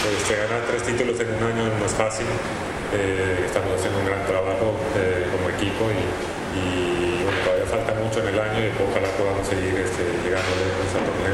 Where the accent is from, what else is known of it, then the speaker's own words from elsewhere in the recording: Mexico; ojalá que también como mexicano me recuerden